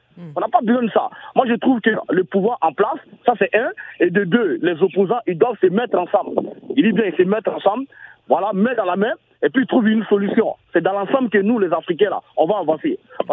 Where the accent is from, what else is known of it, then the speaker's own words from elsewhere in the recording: Mali; Au Mali, on n'a pas besoin. Moi, je suis malien, on n'a pas besoin.